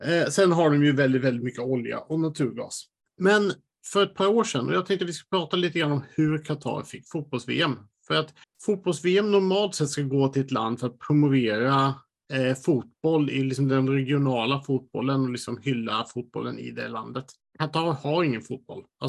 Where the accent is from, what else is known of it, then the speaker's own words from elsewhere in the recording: Sweden; Jag är svensk så jag tycker om hockey.